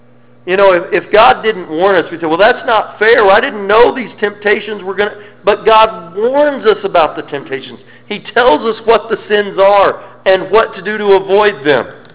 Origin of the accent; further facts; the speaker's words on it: United States; I'm an American. We don't run from anything.